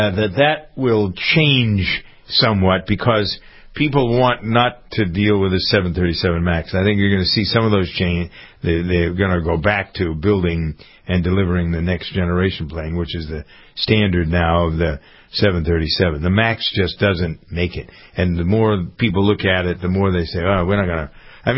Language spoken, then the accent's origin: English; Boston, Massachusetts, United States; I'm a patron of Boston Market. And it isn't just because I'm from Boston.